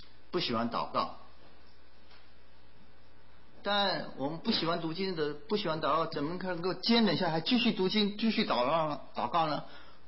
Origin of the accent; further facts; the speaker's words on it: Taiwan; 就像我从小长大在台湾，我知道洪水什么样子，因为台湾常常有台风